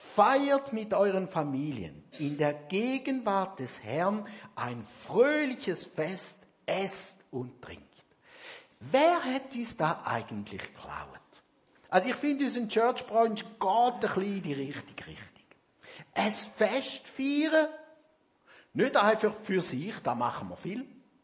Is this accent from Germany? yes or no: no; Switzerland; gerade auch als Schweizer, das Gefühl haben, das sei alles auf unserem Mist gewachsen